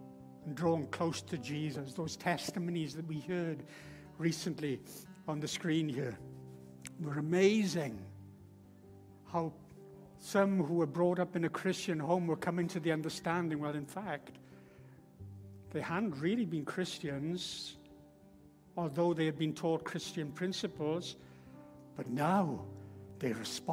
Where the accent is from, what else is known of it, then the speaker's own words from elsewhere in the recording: Wales, United Kingdom; I'm a Welshman, so I'm talking as a Welshman.